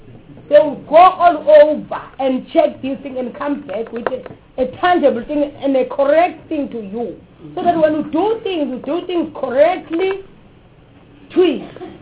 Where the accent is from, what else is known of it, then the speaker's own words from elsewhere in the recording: Eastern Cape, South Africa; English is a second language; You take half from Abatembe, I'm from Abatembe, of course.